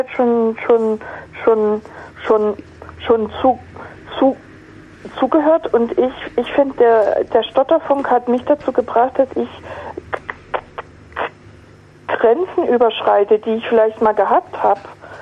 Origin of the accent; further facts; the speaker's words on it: Berlin, Germany; moved away as an adult; now in Stuttgart, Germany; ich komme aus Berlin, da liegt mir das Sprechen vielleicht auch ein bisschen in die Gene, weiß ich nicht. Aber ich bin damals aus Berlin 98 gekommen und war da auch schon in der Selbsthilfe und bin in die Stuttgarter Selbsthilfe gekommen